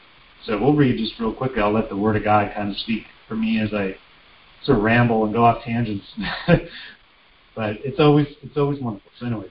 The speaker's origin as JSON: {"language": "English", "town": "Colorado Springs", "region": "Colorado", "country": "United States", "tie": "born or raised there", "said": "And the church I grew up in Colorado Springs."}